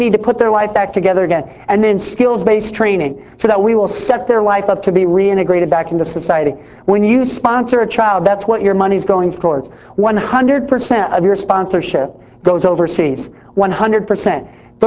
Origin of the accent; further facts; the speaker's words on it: Indiana, United States; also born or lived in Atlanta / Los Angeles; I grew up in Indiana. I lived in Atlanta, Georgia, and I've lived for a brief time in LA.